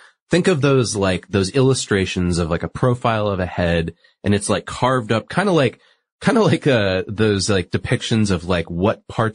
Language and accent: English; New England, United States; No, mine's just as equally bad, and I'm from New England.